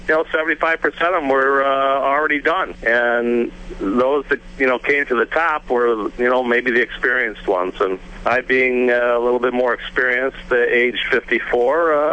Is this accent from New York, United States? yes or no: yes; Cooperstown, New York, United States; growing up in Cooperstown, New York, in the spring and fall, the weather's pretty questionable also.